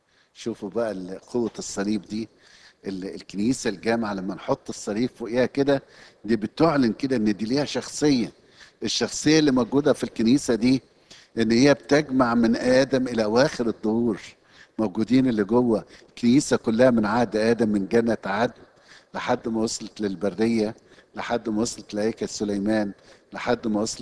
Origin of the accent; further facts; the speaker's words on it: Egypt; بيجرح مشاعر انا كمصري